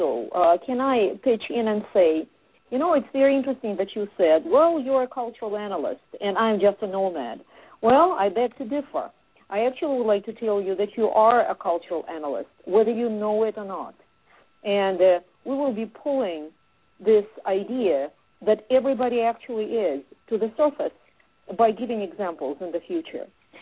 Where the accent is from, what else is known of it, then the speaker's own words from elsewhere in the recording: Russia; English is a second language; moved away as an adult; also born or lived in Ukraine; I was growing up in Russia with three languages simultaneously. Father speaks Ossetian, mother Ukrainian, growing up in Russia. Then went to school in Russia and Ukraine, and got my first education at St. Petersburg University.